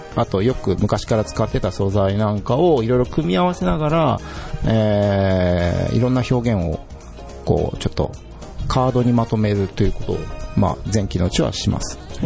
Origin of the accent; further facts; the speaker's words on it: Aichi, Japan; 地元は愛知なんですよ、